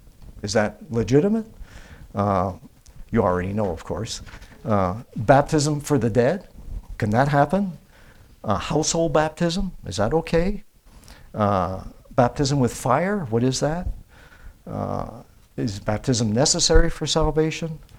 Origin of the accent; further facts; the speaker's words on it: Canada; My parents belonged to the Church of England. I was raised in Canada, the Anglican Church.